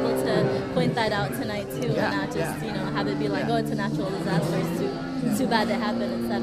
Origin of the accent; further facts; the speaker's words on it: Mindanao, Philippines; born there; I was born in Mindanao